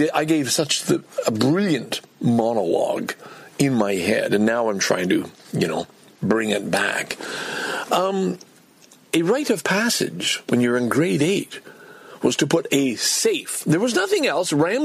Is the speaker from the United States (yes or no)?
no; Canada; We're Canadian amateur fucking podcasters!